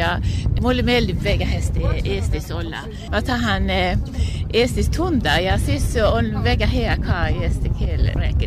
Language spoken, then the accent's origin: Estonian; southern Sweden, Sweden; Estonian is a second language; ja olen Enesjöst Lõuna-Rootsist.